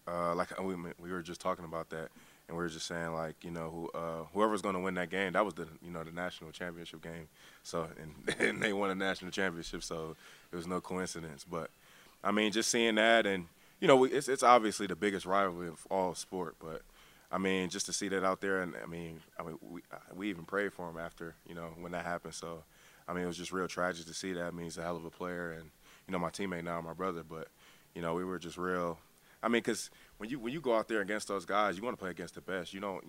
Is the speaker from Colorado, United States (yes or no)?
no; Cleveland, Ohio, United States; being with my hometown team has just been a blessing come true